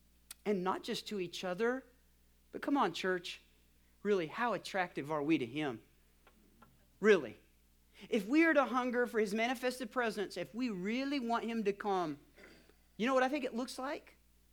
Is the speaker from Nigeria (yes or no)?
no; New Mexico, United States; And really, I come from New Mexico, so it's just a little bit after 7.